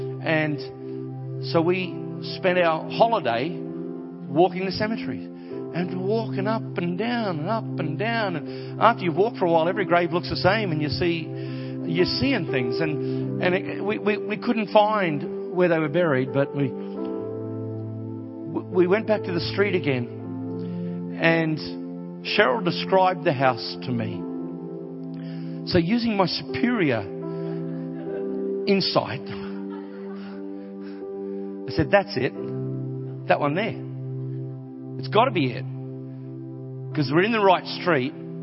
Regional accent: Australia; I'm Aussie through and through and my family are here.

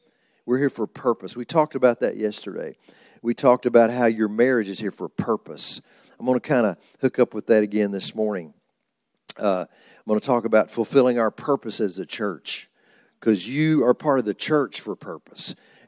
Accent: Oklahoma City, Oklahoma, United States; we're from Oklahoma. We live in Oklahoma City.

